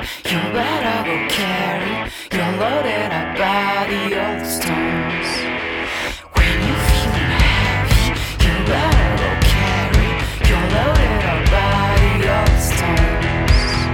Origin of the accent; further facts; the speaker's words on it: Montpellier, Occitanie, France; Je viens de Montpellier et je vous présente aujourd'hui ce titre